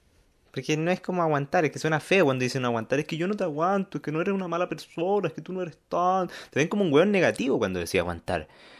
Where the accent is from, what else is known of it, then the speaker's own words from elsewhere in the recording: Argentina; Soy argentino, tú ya ves.